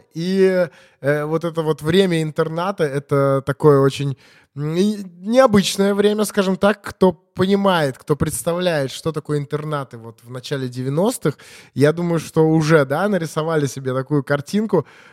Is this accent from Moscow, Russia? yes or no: no; Saint Petersburg, Russia; Леша и я, мы парни из Питера